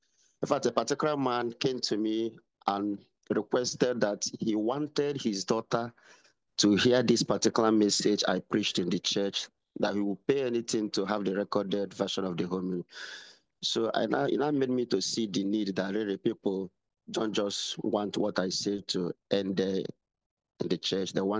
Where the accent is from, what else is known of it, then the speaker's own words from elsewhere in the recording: Eastern Nigeria, Nigeria; Oh, I'm from Eastern Nigeria, the Igbo tribe. Eastern Nigeria.